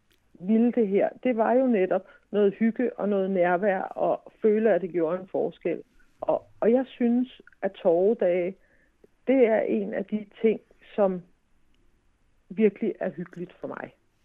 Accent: Helsingør, Capital Region of Denmark, Denmark; Jeg er født og opvokset i Helsingør, som jo også er en by, der har tradition for at have et stort torv om lørdagen

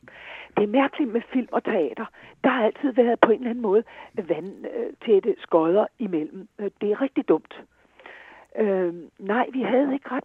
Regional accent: Charlottenlund, Capital Region of Denmark, Denmark; also born or lived in Aalborg; altså født og opvokset ude i forstaden i Charlottenlund, ikke?

